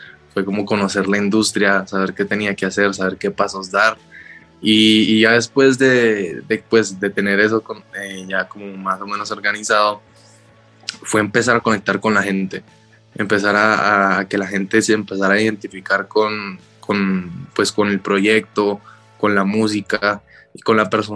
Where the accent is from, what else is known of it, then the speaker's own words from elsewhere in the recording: Guatemala; also born or lived in Colombia; prácticamente toda mi infancia la pasé en Colombia, pero tengo amigos, o sea, prácticamente crecí en Guatemala y Colombia. Estudié en las dos partes también en el colegio.